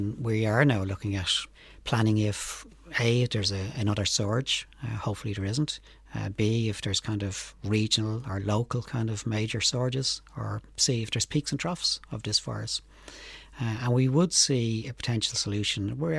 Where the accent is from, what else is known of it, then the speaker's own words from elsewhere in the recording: Finglas, Leinster, Ireland; Yeah, we grew up in Finglas. I still live in Finglas, although I spent a lot of my time in Leitrim as well. But we grew up in a very working class area, very socially deprived area.